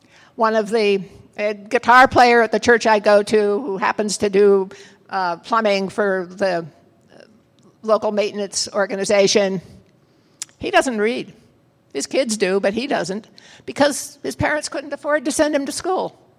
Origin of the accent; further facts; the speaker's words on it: United States; because I speak English. I'm an American.